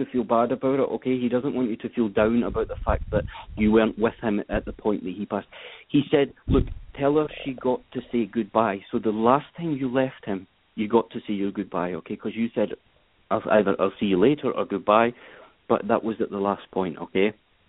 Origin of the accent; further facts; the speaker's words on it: Scotland, United Kingdom; I wanted to say whiskey, but it may not have been just because I'm Scottish